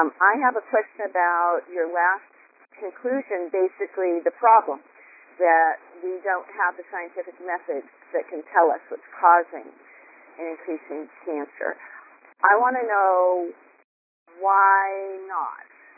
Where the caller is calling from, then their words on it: Seattle, Washington, United States; I'm calling from Seattle.